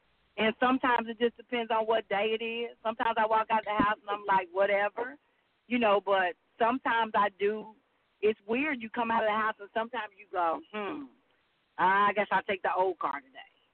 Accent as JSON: {"language": "English", "town": "Decatur", "region": "Georgia", "country": "United States", "said": "I'm from Decatur, Georgia."}